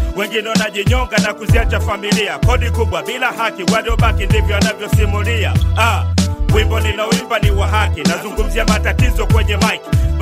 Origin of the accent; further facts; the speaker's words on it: Tanzania; Haki kama binadamu. Haki kama Mtanzania, raia wa Tanzania.